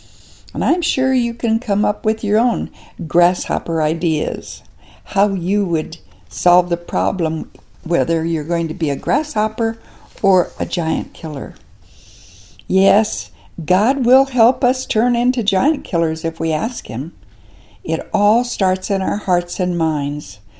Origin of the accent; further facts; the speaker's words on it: the Dakotas, United States; Well, growing up in the Dakotas as I did, we always had lots of grasshoppers in the summer.